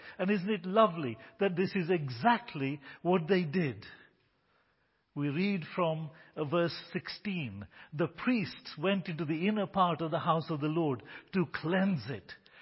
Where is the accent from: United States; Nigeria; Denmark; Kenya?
Kenya; When I was a pastor in my home country of Kenya